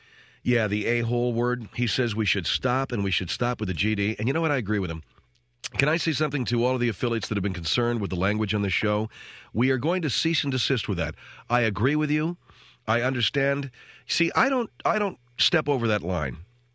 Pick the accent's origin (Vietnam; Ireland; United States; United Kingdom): Ireland; I'm Irish, therefore I drink.